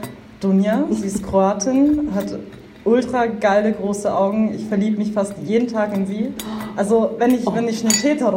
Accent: Munich, Bavaria, Germany; ich bin gebürtige Münchnerin. Und spreche halt fast gar nicht bayerisch, also null. Ich habe es als Kind mal ganz gut gekonnt, also meine Mutter hat es mir echt gut beigebracht

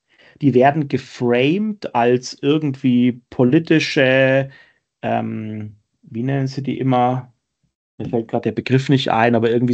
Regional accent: Schweinfurt, Bavaria, Germany; Es gibt in meiner Heimatstadt Schweinfurt gibt's einen Winzer.

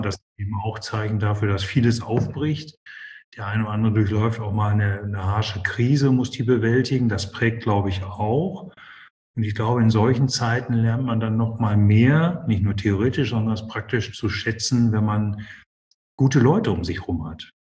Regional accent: North Rhine-Westphalia, Germany; Ich komme aus dem Ruhrgebiet. Groß geworden. Meine Eltern sind aus Norddeutschland dazugezogen.

